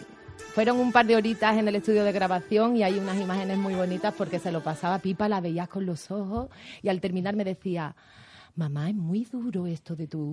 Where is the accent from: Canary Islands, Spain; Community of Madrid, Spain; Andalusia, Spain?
Andalusia, Spain; Soy muy andaluza, muy pasional